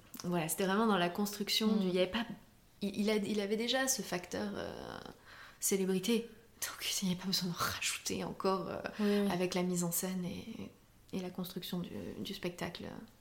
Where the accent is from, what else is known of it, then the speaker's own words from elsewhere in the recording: eastern France, France; Moi, je suis de l'Est de la France.